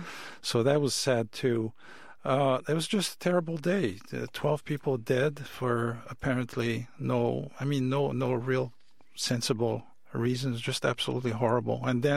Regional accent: Algeria; among those countries that came under French rule was my country, Algeria. I'm originally from North Africa.

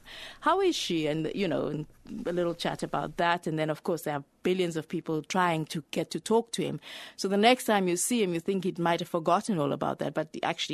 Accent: Kliptown, Gauteng, South Africa; Because I told him I was from Cliptown, and he said, do you know the Lollins? And I said, yes, I lived opposite the Lollins.

